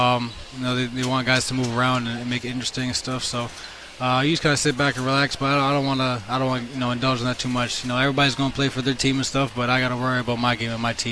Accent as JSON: {"language": "English", "town": "Kitchener", "region": "Ontario", "country": "Canada", "tie": "born or raised there", "said": "growing up in Kitchener"}